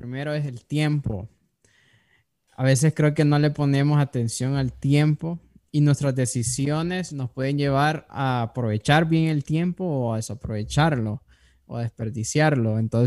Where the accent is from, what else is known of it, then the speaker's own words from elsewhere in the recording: Honduras; born there; nacimos en Honduras. Yo creo que nacimos ahí con un propósito